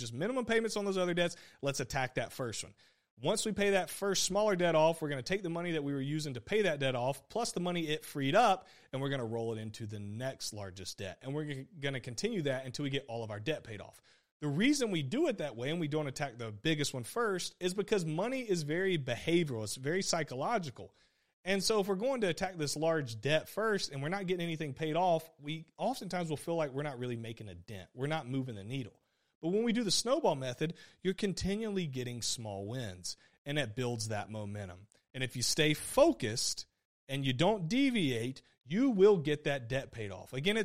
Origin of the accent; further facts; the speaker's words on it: South Carolina, United States; Well, I'm from South Carolina. You got to have a jacked up truck.